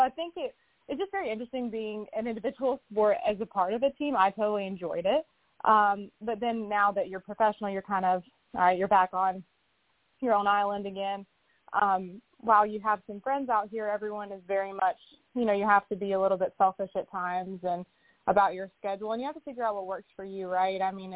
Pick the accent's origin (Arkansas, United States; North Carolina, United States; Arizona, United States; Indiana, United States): North Carolina, United States; because luckily I'm from North Carolina